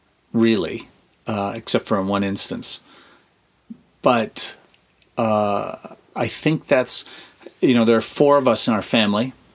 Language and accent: English; Northern Ireland, United Kingdom; I'd never articulated it to him because we're Northern Irish, so we wouldn't actually talk.